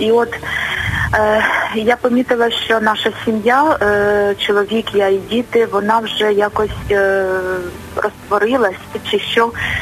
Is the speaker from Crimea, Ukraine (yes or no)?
no; Kyiv, Ukraine; я з Києва.